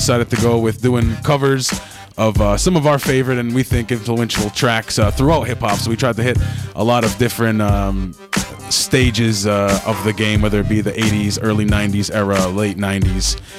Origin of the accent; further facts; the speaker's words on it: Quebec, Canada; Like, at Montreal, like, we're from the Rez, which is, like, right outside of the city.